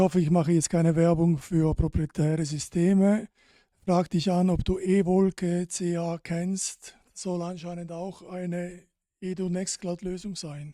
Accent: Italy; aber als Italiener macht mich das sehr stolz.

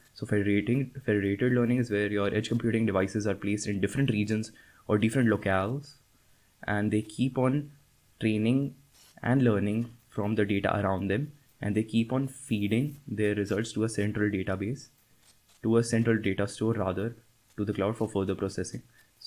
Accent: India; I'm from India.

